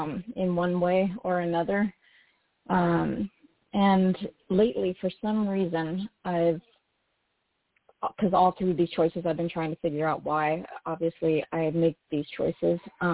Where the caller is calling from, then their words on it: Phoenix, Arizona, United States; I'm calling from Phoenix.